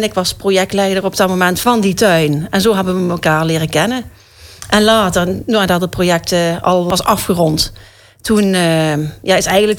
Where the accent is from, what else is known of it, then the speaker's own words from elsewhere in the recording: Vierlingsbeek, North Brabant, Netherlands; ik ben geboren en getogen in Vierlingsbeek.